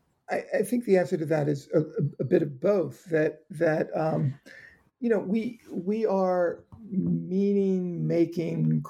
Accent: Georgia, United States; I grew up in South Georgia. I even remember seeing wave after wave of American fighter jets flying south into Florida during the Cuban Missile Crisis, right over the island I grew up on.

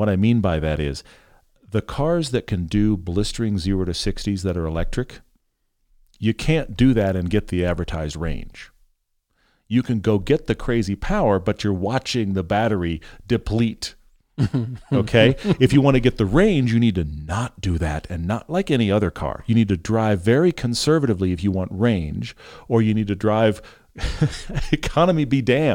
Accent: Texas, United States; I mean, I grew up in Texas.

